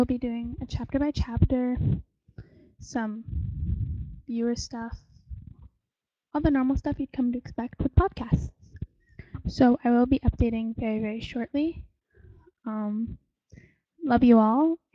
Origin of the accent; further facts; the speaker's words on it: Canada; Yes, I'm Canadian, which means I'll be saying Philosopher's Stone instead of Sorcerer's Stone.